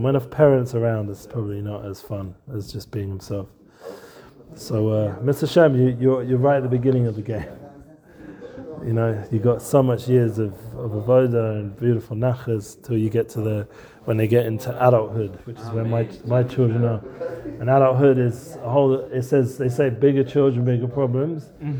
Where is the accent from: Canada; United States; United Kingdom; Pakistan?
United Kingdom; London